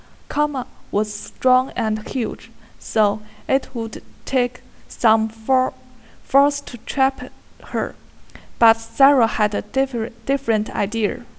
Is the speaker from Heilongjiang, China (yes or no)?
yes; Heilongjiang, China; English is a second language; I'm come from Heilongjiang province. Today, I will introduce my hometown to you. Heilongjiang province lies in the northeast of China.